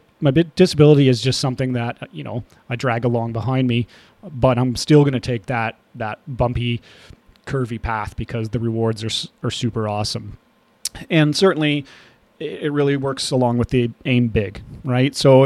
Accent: Chatham, Ontario, Canada; Here in Chatham, Ontario, which is southwestern Ontario, my hometown

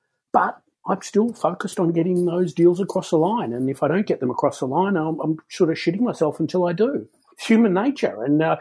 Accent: Melbourne, Victoria, Australia; I'm born and raised in Melbourne and have always been here, as has my wife.

